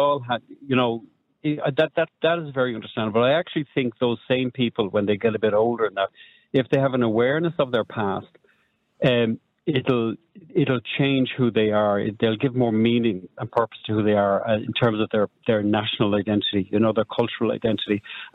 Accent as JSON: {"language": "English", "country": "Ireland", "said": "our individual personality, our culture, our music, our arts, our writing, our land, and just the way we are as Irish people."}